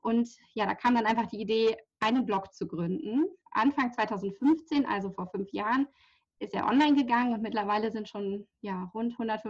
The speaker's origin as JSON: {"language": "German", "country": "Germany", "said": "ich komme aus der Nähe von Hamburg"}